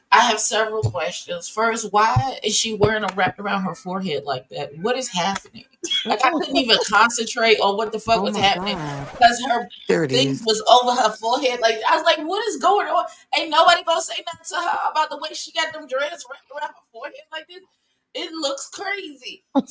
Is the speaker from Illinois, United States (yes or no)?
no; Hartford, Connecticut, United States; born there; I was born in Hartford, so I still...